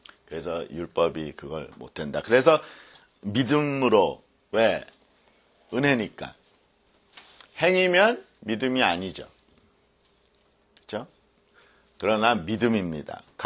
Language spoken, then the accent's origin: Korean; South Korea; 그러면 그 아브라함과 약속할 때 벌써 저도 한국인으로 태어나지만 벌써 그 약속에 포함이 되어 있고